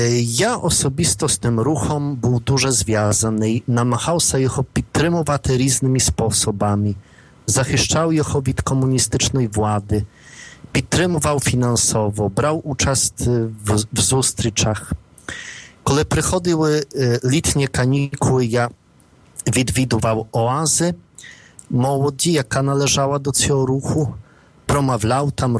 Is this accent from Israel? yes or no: no; Ukraine; Polish is a second language; my z Mołodziu z Ukrainy chcieli troszkę projść po slidach